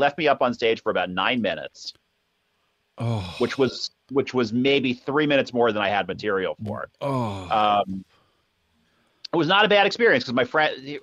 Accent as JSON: {"language": "English", "region": "New York", "country": "United States", "tie": "born or raised there", "said": "I hail from New York. That is where I am born and raised and where I reside. So I never left, essentially."}